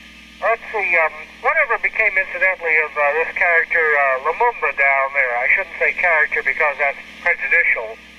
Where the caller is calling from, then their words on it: Baltimore, Maryland, United States; I'm calling from Baltimore.